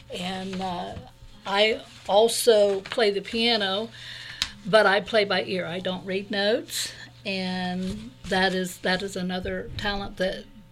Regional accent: Michigan, United States; born there; Well, okay. I was born in Michigan. Yay, go Michigan.

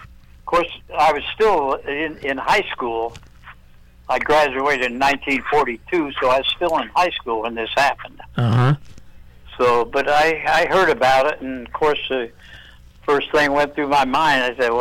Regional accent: Washington Courthouse, Ohio, United States; born there; I was born in Washington Courthouse, Ohio, February the 2nd, 1924.

